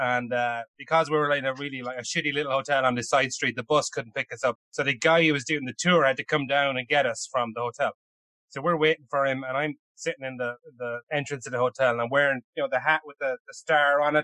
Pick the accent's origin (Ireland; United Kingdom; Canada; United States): Ireland; Now, I'm Irish, I don't want to offend anybody, and I don't really have an opinion